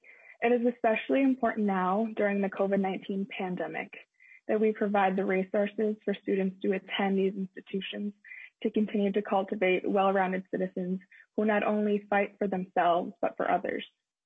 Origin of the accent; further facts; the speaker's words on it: Everly, Minnesota, United States; I was raised in Everly, Minnesota with two hardworking parents and two younger sisters, one aged 12 and the other 16.